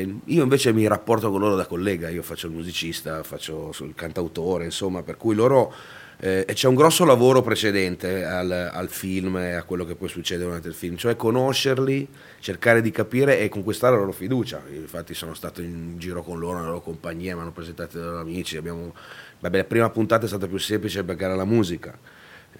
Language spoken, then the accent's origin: Italian; Milan, Lombardy, Italy; sono nato a Milano, sono un milanese, mio padre è da Toscano